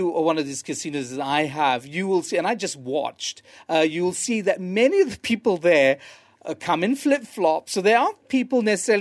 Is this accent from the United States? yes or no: no; Singapore; I grew up in Singapore